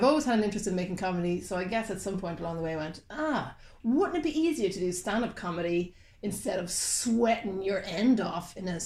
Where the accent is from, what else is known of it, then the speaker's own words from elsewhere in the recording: Galway, Connacht, Ireland; now in Belfast, United Kingdom; I'm from Galway.